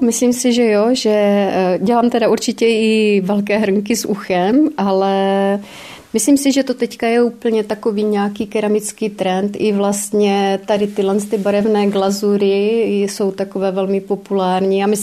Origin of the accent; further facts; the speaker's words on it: Morávka, Moravian-Silesian Region, Czechia; moved away as an adult; kdy jsem odešla tady z Morávky a nebyla jsem tady